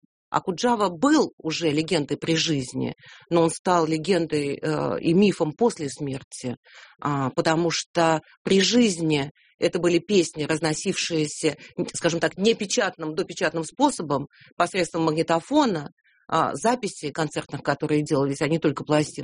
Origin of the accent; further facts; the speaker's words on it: Moscow, Russia; как коренная москвичка